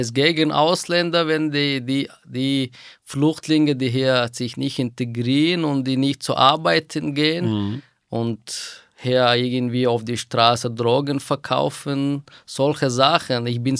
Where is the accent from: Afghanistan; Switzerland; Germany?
Afghanistan; German is a second language; moved away; Es ist natürlich mein Heimatland. Meine Wurzeln ist von Afghanistan. Aber weil ich jetzt fast seit 13 Jahren hier bin